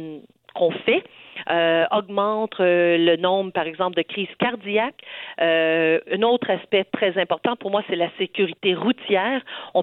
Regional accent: Orléans, Ontario, Canada; je suis d'Orléans, je suis de la région de la grande capitale, de la capitale nationale.

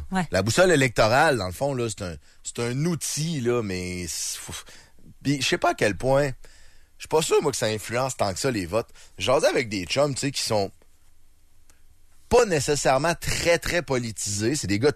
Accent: Quebec, Canada

